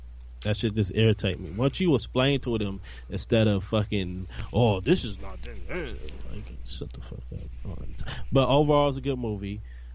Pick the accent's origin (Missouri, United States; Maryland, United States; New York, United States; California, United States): California, United States; Oakland; That's where I'm from, actually, and I'm glad they put that in, because I am from Oakland.